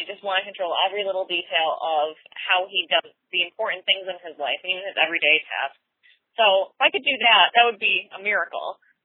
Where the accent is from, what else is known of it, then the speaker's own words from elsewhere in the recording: Northampton, Massachusetts, United States; I'm from Northampton, Massachusetts.